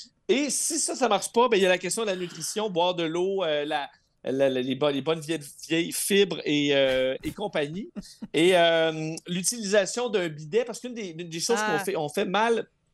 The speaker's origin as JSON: {"language": "French", "town": "Montreal", "region": "Quebec", "country": "Canada", "said": "on dirait que ça ne s'implante pas chez nous à Montréal non plus"}